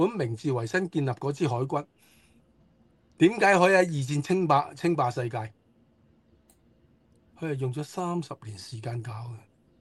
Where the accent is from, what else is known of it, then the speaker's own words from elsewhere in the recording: China; 作為中國人咧，我好驕傲